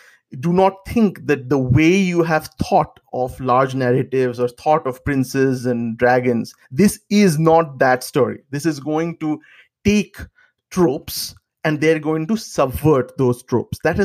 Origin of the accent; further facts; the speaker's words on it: India; For us growing up in India in those times without social media